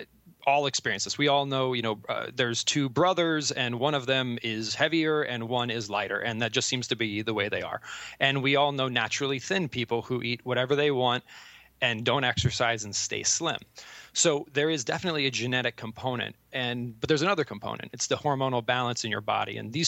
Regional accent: Columbus, Ohio, United States; pretend we were in my hometown, not where I live now, but my hometown of Columbus, Ohio. So in the Midwest.

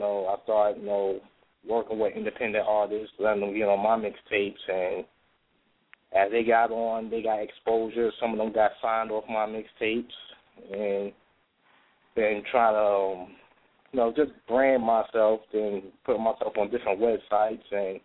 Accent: New York City, New York, United States; Well, I'm a DJ from Harlem.

